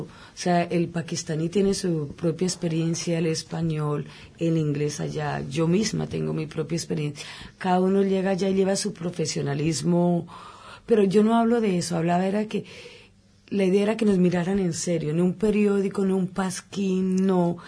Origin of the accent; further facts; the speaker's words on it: Colombia; moved away as an adult; now in United Kingdom; ya llevo un buen tiempo en Inglaterra, podemos decir que unos 10 años, 12 años.